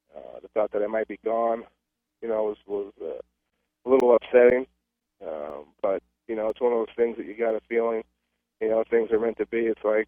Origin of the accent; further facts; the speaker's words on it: California, United States; You know, I'm from California.